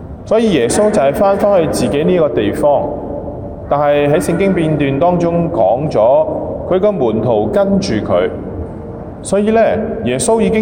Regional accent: Tsing Yi, New Territories, Hong Kong; 青衣就是我的乡下，因为我一直都是青衣的岛民。

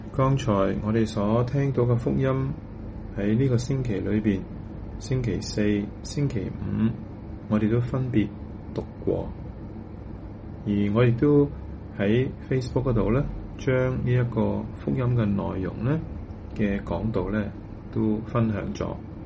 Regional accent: Guangdong, China; 因为我们广东人说重要的事情讲三次

